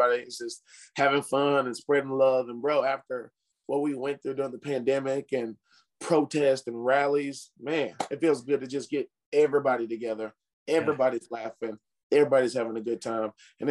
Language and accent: English; Shreveport, Louisiana, United States; now in Las Vegas, United States; I'm from down south Louisiana originally, in my hometown, Shreveport, Louisiana. There's casinos there.